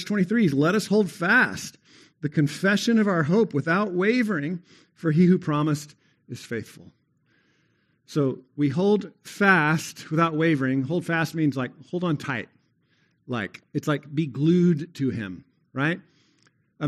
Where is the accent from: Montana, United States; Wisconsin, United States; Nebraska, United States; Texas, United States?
Texas, United States; Is your lesser citizenship or your lesser identity as a Texan. I confessed that a few weeks ago, right? It's easy to take pride in being a Texan.